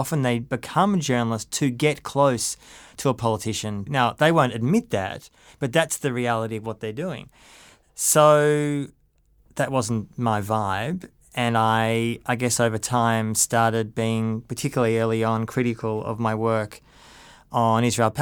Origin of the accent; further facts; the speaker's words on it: Melbourne, Victoria, Australia; moved away as an adult; now in Sydney, Australia; I grew up in Melbourne and came to Sydney in 2003.